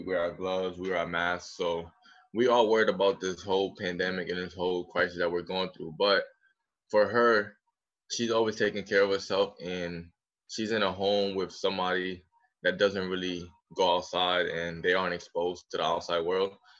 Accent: Brooklyn, New York, United States; when I grew up in Williamsburg Houses, and as a kid, I was always like one of the best kids in the neighborhood.

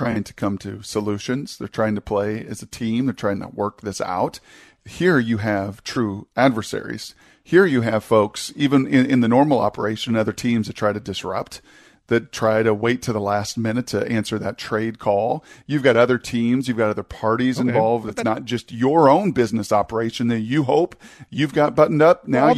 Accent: Puyallup, Washington, United States; also born or lived in Seattle; I was born in Capitol Hill. I think we had a home like in the Rainier Valley.

